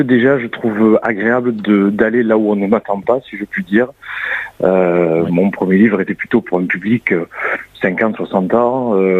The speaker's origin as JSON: {"language": "French", "town": "Béziers", "region": "Occitanie", "country": "France", "tie": "born or raised there", "lives_now": "Montpellier, France", "said": "Oui, natif de Béziers, en 1983, je vis à Montpellier, j'ai de la famille à Narbonne, je suis un bon Occitan ancré dans le territoire local."}